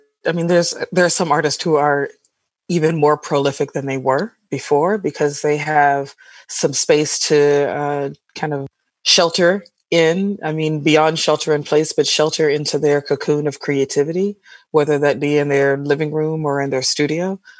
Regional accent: Detroit, Michigan, United States; now in Bay Area, United States; And I grew up in Detroit, Michigan. It was a cool thing.

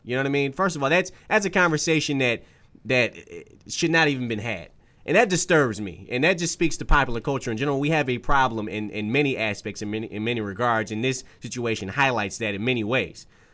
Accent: Detroit, Michigan, United States; I grew up in Detroit, west side of Detroit, rough area

